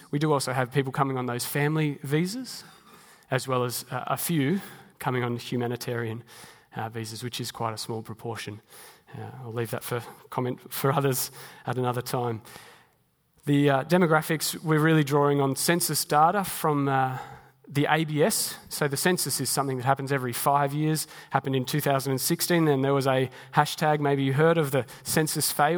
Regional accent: Sydney, New South Wales, Australia; I'm from Sydney

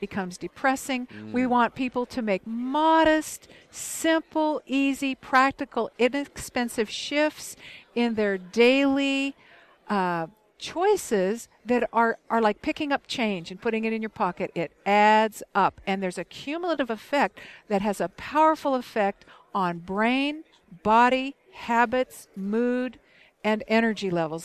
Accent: Michigan, United States; So I am from Michigan, and when we leave our garden hoses outside in the wintertime, they become stiff and inflexible.

